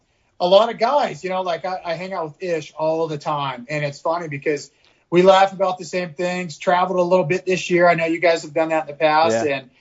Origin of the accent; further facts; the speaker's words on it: California, United States; now in Idaho, United States; So we moved from California to Idaho, believe it or not, you know, born and raised in California, decided to move to Idaho.